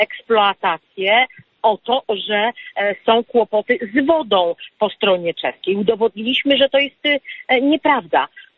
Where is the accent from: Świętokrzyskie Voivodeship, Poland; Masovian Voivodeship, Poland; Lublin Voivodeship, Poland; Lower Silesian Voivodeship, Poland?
Lower Silesian Voivodeship, Poland; Ja pochodzę z okręgu wałbrzyskiego, gdzie decyzją polityczną zamknięto kopalnie wszystkie.